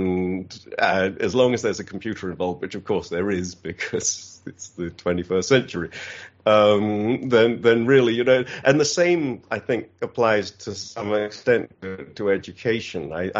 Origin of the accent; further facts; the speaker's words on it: South East England, United Kingdom; born there; I was born in England. I am a man of Kent, if you want to be very precise about it. But we moved around quite a bit